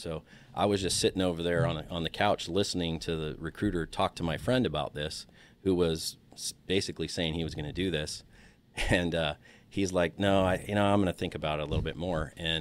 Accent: San Diego, California, United States; And kind of the funny story was I grew up in San Diego, so was out at the beach with a friend of mine

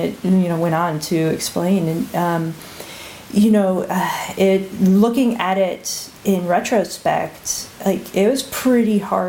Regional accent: Midwest, United States; I was young. I was underexposed. I was from the Midwest.

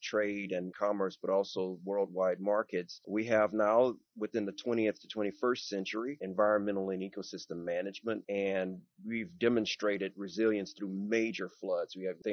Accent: New Iberia, Louisiana, United States; now in Lafayette, United States; And I was born and raised in New Iberia, Louisiana, and I'm currently in Lafayette, Louisiana.

